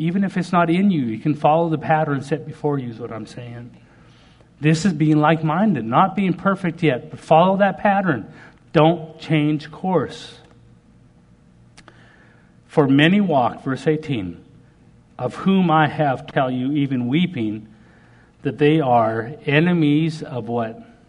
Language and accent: English; Canada; I'm a Canadian hockey player.